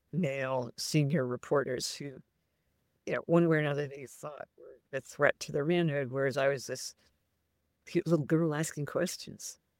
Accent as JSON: {"language": "English", "country": "United States", "said": "Because I'm an American."}